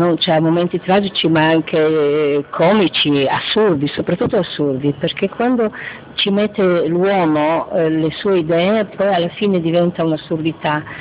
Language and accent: Italian; Plave, Slovenia; io conoscevo il mio pezzo di Plave, Plave è il mio paese nativo